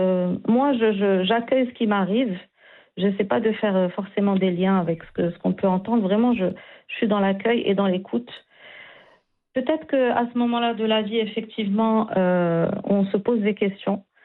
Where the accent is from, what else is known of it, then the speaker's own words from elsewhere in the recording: Morocco; moved away; Parce que quand j'ai quitté le Maroc, je me suis rendu compte que je ne savais pas qui j'étais. J'avais évolué dans une société où on ne prend pas le temps de nous poser la question de qui on est, quels sont nos besoins.